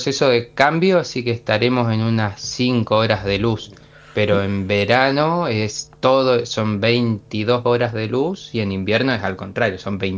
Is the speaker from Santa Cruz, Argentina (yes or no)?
yes; Puerto Deseado, Santa Cruz, Argentina; yo soy de Puerto Deseado